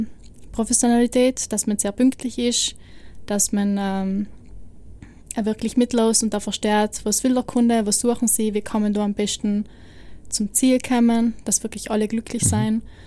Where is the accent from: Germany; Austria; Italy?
Italy; northern Italy; ich komme aus dem Norden von Italien und wir reden Deutsch zusammen.